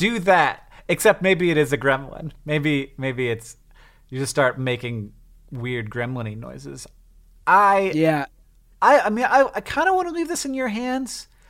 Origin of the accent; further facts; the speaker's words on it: Florida, United States; I grew up in Florida where and out here in Montana, like, Montana is a Spanish word.